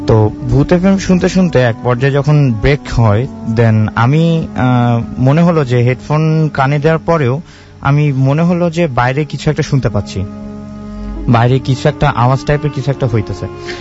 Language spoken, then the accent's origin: Bangla; Rajshahi, Rajshahi Division, Bangladesh; now in Dhaka, Bangladesh; তো ভাইয়া, আমি আমার হোম টাউন রাজশাহী।